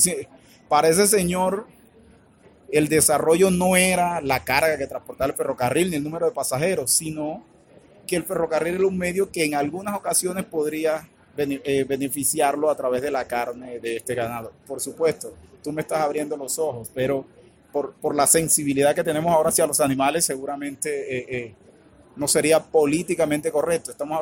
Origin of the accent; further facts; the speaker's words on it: Valledupar, Cesar, Colombia; also born or lived in Cartagena; yo nací en Valledupar. Yo soy nacido en Valledupar. Hice todo mi bachillerato, la primaria y el bachillerato en Valledupar, pero la universidad la hice en Cartagena. Entonces, me he movido siempre entre Valledupar y Cartagena. Viví un tiempo también en Bogotá, luego estuve en México